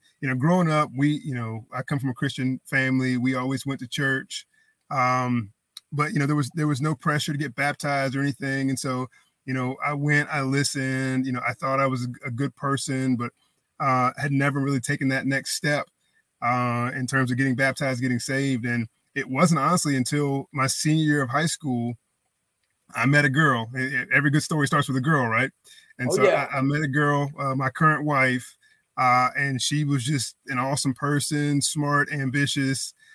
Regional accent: Greenville, North Carolina, United States; I grew up in Greenville for the most part. Always loved the Pirates. You know, got to see the Peach Bowl game on television. My father went to East Carolina, so it was an easy choice.

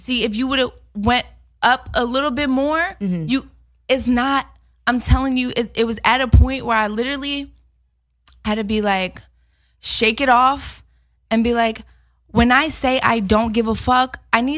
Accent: Philadelphia, Pennsylvania, United States; Like, I move in a certain way. I'm from Philly.

